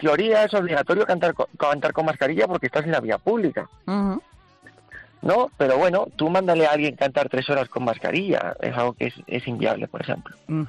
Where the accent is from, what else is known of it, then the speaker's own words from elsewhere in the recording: Valladolid, Castile and León, Spain; volverme a Valladolid, ¿no?, a mi casa, porque yo soy de Valladolid.